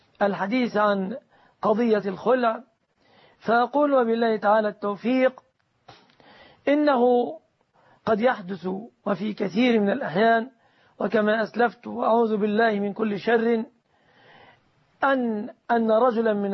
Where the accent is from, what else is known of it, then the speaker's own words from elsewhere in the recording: Egypt; في بلادنا مصر